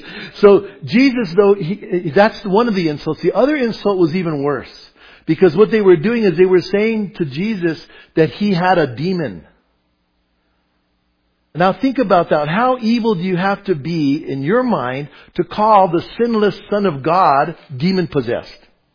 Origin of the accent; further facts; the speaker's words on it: Bernalillo, New Mexico, United States; Now, in my culture where I grew up at in Bernalillo, we called ourselves Spanish people.